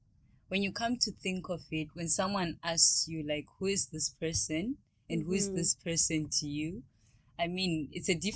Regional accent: Zimbabwe; now in Moscow, Russia; I'm from Zimbabwe, and I'm a medical student currently studying at the National Research Medical University here in Russia, Moscow.

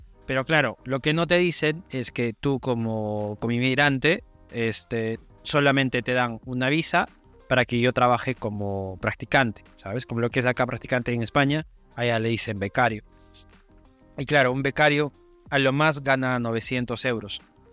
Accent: Peru; moved away as an adult; el momento de que yo salí de Perú, era un momento convulsionado

